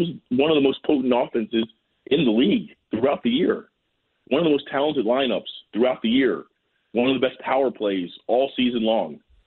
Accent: Maryland, United States; I was a fan of the Caps. I watched them growing up. I grew up playing hockey in Montgomery County.

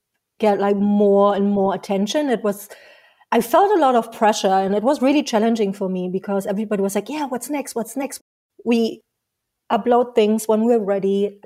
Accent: Berlin, Germany; and I'm from Berlin. I was born in Berlin

